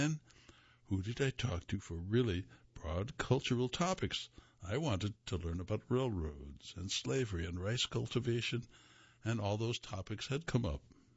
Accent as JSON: {"language": "English", "region": "Tennessee", "country": "United States", "tie": "born or raised there", "said": "I never heard of those when I grew up in Tennessee."}